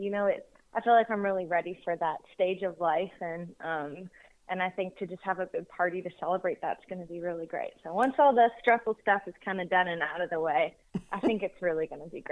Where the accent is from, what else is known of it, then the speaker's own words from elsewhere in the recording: Canada; And she was from Canada and I was from Canada.